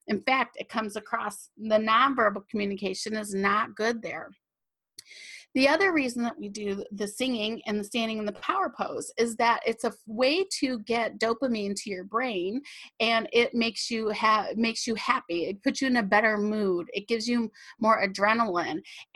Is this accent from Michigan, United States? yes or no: yes; Michigan, United States; when I grew up in Michigan, I was in a pageant when I was in high school